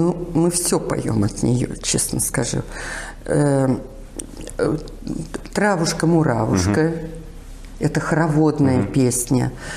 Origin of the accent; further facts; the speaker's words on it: Batybino, Moscow Oblast, Russia; also born or lived in Podolsk; в мою родную деревню. Батыбино, Подольский район, в которой я родилась, в которой долгие годы жила. Это уж потом мы там квартиру получили, в Подольск переехали.